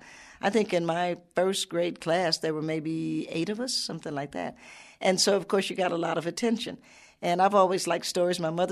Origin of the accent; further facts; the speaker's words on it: Cincinnati, Ohio, United States; also born or lived in Knoxville, United States; now in New York, United States; even though I'm actually an Appalachian, I was born in Knoxville, grew up in Lincoln Heights here in Cincinnati area.